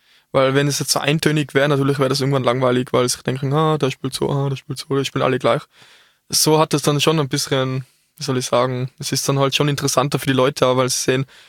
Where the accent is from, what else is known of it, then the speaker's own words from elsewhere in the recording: Austria; Und bei uns in Österreich ist es noch ein bisschen schwach mit Stildart.